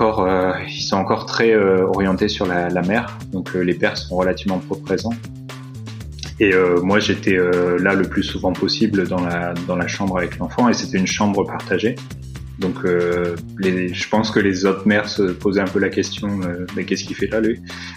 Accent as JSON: {"language": "French", "country": "France", "moved": "yes", "lives_now": "Austria", "said": "ça fait plus de 10 ans que je suis parti de France, en fait. Donc, je suis un expatrié."}